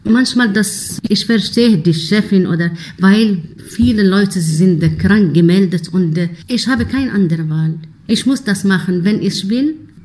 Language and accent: German; Algeria; German is a second language; moved away as an adult; now in Tübingen, Germany; ich komme aus Algerien. Seit 9 Jahren jetzt hier in Deutschland. Ich bin nach Familien, nach Zug hier gekommen.